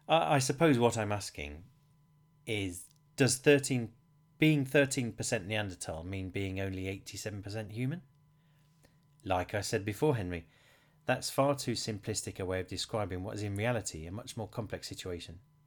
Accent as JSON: {"language": "English", "region": "London", "country": "United Kingdom", "tie": "born or raised there", "said": "my ethnic heritage is visibly African. Southeastern Sudanese, to give it a recent location, although I'm a Londoner born and bred."}